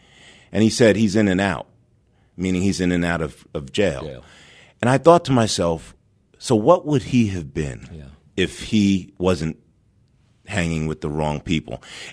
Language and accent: English; New York, United States; I'm a New Yorker, so I was in New York, and my neighborhood was plagued by the crack epidemic.